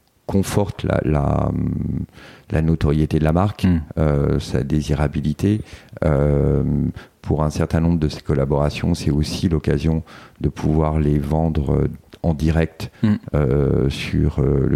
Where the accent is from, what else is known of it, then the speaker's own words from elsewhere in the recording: Île-de-France, France; born there; Moi, je suis né en région parisienne.